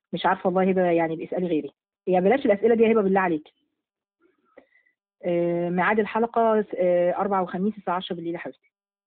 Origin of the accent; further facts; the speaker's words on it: Egypt; فأنا مصرية.